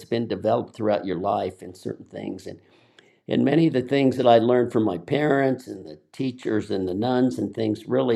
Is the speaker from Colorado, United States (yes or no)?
yes; Denver, Colorado, United States; And where I grew up in North Denver is it was really around the churches.